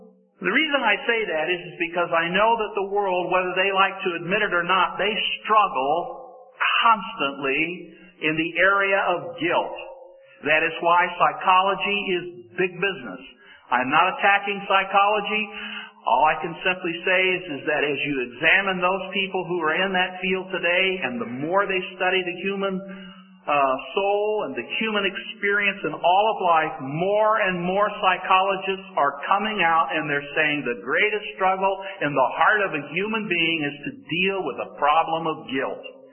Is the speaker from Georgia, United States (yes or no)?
no; Arkansas, United States; Well, they're still telling jokes about Bill Clinton in Arkansas, and since I'm from Arkansas, I think I can go ahead and tell you a few little stories about Bill.